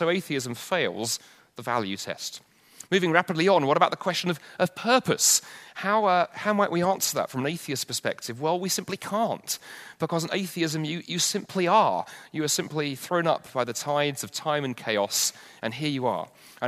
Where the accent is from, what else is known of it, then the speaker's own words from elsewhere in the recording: England, United Kingdom; I thought, you know what, being English, I'm negative.